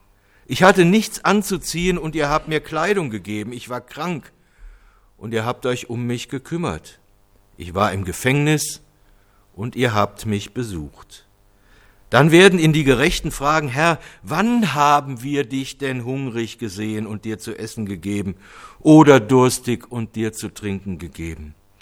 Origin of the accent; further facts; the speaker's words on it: Cologne, North Rhine-Westphalia, Germany; In Köln kenne ich das, in meiner Heimatstadt, dass da die Kinder von Tür zu Tür gehen und singen und bekommen dann auch was.